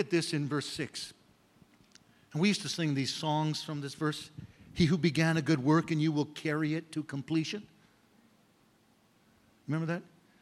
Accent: Canada; also born or lived in Africa; I grew up in Canada. I'm a Canadian. Spent a long time now in Africa, so I'm kind of confused. I'm a hybrid

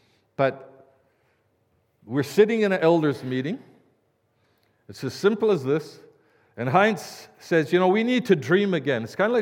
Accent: Edmonton, Alberta, Canada; We are Canadian. born and raised in Edmonton.

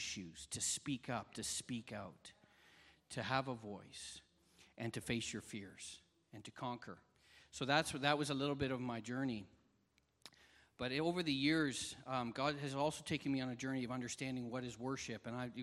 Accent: Canada; but I'm a Canadian, I love my country

